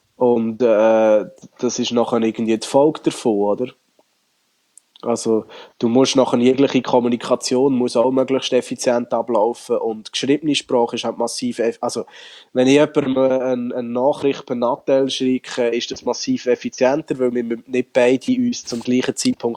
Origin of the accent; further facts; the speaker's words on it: Switzerland; was relativ schräg ist als Schweizer